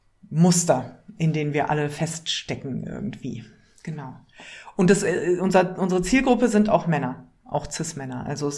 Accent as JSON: {"language": "German", "region": "West Germany", "country": "Germany", "tie": "born or raised there", "said": "Ich bin in Westdeutschland aufgewachsen und als Konzept war Feminismus eigentlich ganz lange gar nicht Teil meines Lebens."}